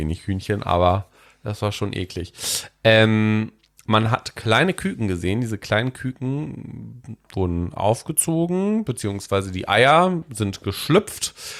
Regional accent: Paderborn, North Rhine-Westphalia, Germany; wenn ich jetzt mal in meine Heimatstadt gucke, da sind ungefähr 200.000 Leute leben da. Ja, wo gar nicht. Paderborn, 150.000.

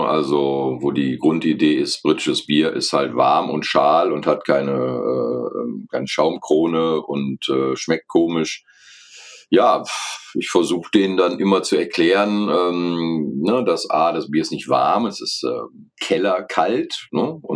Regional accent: North Rhine-Westphalia, Germany; Ich bezeichne mich immer als Rheinländer, um diese Problematik ein wenig zu umgehen. Tatsache ist, dass ich sehr jung war, als ich von Düsseldorf weg bin und dann nach Ratingen tatsächlich, nicht nach Düsseldorf, also als ich aus Köln weg bin.

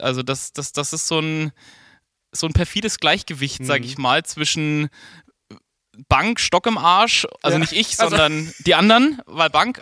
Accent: Southern Germany, Germany; now in Hamburg, Germany; Ich komme aus Hamburg. Wie man unschwer hört, bin ich ursprünglich aus dem Süden des Landes.

